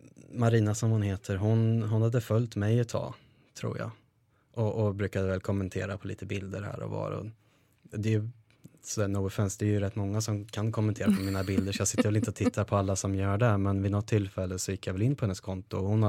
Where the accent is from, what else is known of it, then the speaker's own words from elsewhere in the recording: Karlskoga, Örebro County, Sweden; det är ju inte samma sak som att ha de tjejerna och killarna som jag hade hemma i Karlskoga, även om de finns kvar.